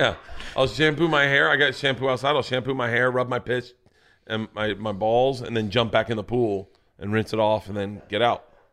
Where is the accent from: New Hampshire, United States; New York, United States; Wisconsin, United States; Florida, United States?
Florida, United States; Growing up in Florida, pool ocean counts as shower